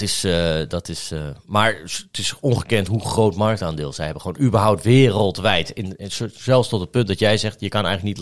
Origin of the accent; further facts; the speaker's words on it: Nieuwegein, Utrecht, Netherlands; want ik ken de naam omdat ik uit Nieuwegein kom.